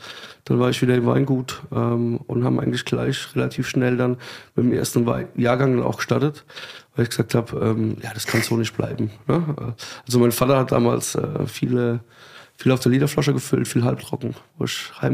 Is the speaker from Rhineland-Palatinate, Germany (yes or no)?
yes; Rhineland-Palatinate, Germany; wir kommen so ein bisschen aus der Südpfalz. Die Profis sagen dazu Oberhart.